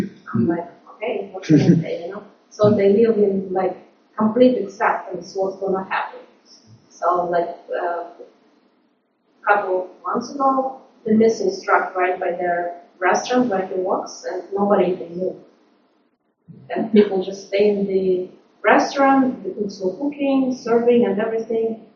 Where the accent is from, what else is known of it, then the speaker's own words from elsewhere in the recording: Ukraine; I'm from Ukraine, and all my family lives in the cities from Panama.